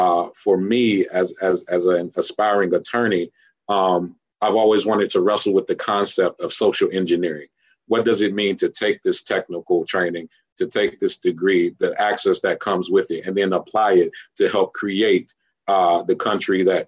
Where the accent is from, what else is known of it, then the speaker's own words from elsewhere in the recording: Durham, North Carolina, United States; I'm from Durham, North Carolina.